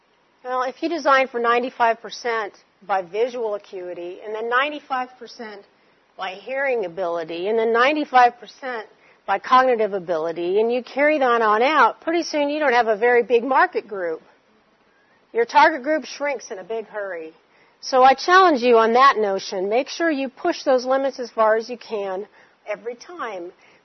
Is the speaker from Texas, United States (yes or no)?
no; California, United States; Well, I grew up in California. I never knew I had an accent, but apparently I picked it up and dropped it again.